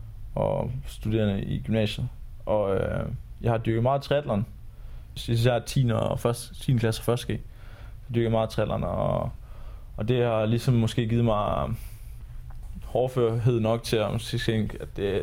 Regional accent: Jutland, Denmark; Nu kommer jeg fra Jylland, ligesom mange af mine andre kolleger, vi gør.

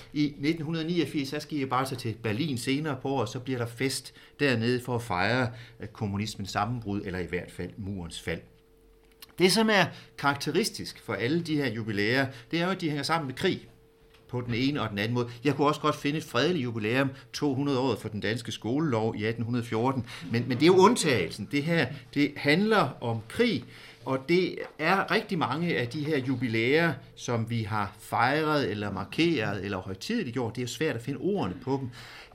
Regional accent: Jutland, Denmark; Som I kan høre, så er jeg ikke fra den her del af landet. Jeg er fra Jylland og har læst i Aarhus og i Firenze.

